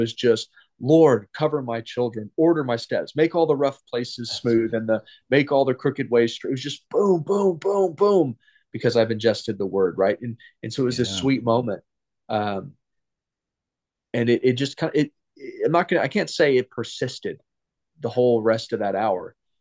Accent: United States; I'm not saying this to like make myself feel good because I'm an American or anything

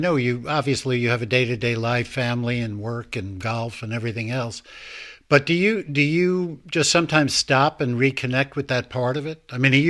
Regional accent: Long Island, New York, United States; You know, I grew up on Long Island toward the city, not that far outside the city on the south shore of Long Island.

